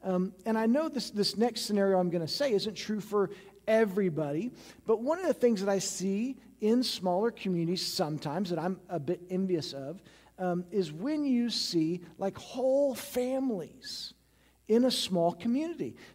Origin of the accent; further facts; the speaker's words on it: St. Joseph, Missouri, United States; I grew up in St. Joseph, Missouri. St. Joe's about a medium-sized town. It was 72,000 people back in the day, maybe a little bit bigger.